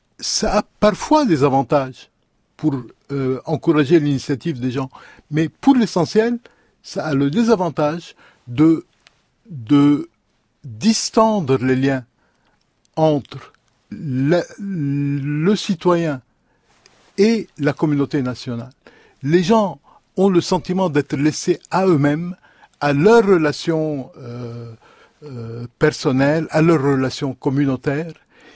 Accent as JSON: {"language": "French", "country": "Lebanon", "said": "Quand on est Libanais, on attend la solution des problèmes et on n'est pas choqué que quelqu'un arrive en disant"}